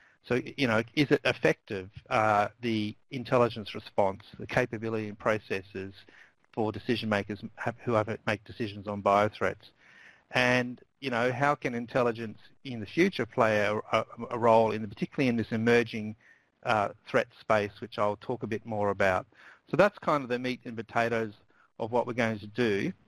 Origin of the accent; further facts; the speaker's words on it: Australia; accent: Australian; But if you need any translation from my Australian accent, maybe Nicole can intervene at some stage and if you can't quite get what I'm talking about.